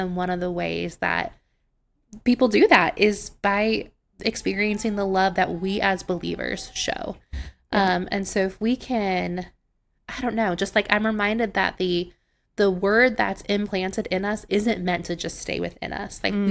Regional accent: Ohio, United States; So when I had graduated college, I went back and taught in my hometown of Ohio.

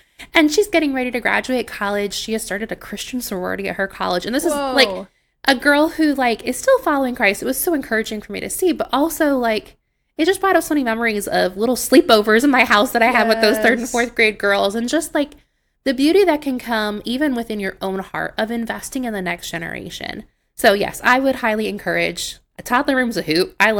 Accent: Ohio, United States; So when I had graduated college, I went back and taught in my hometown of Ohio.

